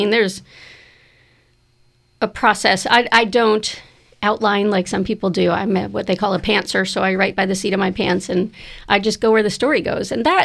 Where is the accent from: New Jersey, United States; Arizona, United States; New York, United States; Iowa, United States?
New Jersey, United States; I'm from Jersey, so I never expected this Jersey girl would be writing poetry.